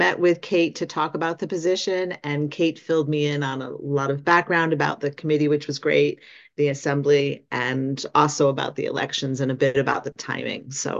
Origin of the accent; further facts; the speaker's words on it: Ithaca, New York, United States; I grew up in Ithaca.